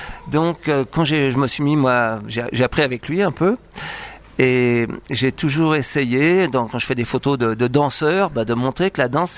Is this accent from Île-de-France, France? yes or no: yes; Bondy, Île-de-France, France; Alors, parisien, j'aurais préféré, j'étais de Bondy, du 9-3, dans une cité qui était pas top.